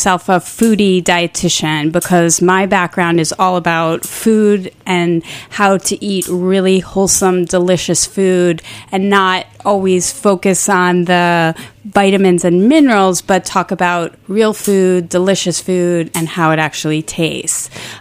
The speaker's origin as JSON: {"language": "English", "town": "Port Jefferson", "region": "New York", "country": "United States", "tie": "born or raised there", "also_born_or_lived": "Stony Brook", "said": "I grew up on Long Island."}